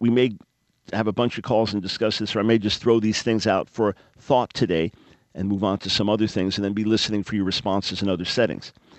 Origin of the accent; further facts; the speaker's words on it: New York, United States; Growing up in New York, born in New York City, first couple of years of school in New York City, then moved to Long Island.